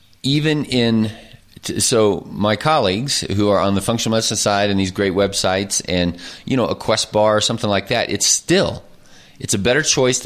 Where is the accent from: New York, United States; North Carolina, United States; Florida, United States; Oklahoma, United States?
Oklahoma, United States; and I grew up in Oklahoma. I am an Oklahoman.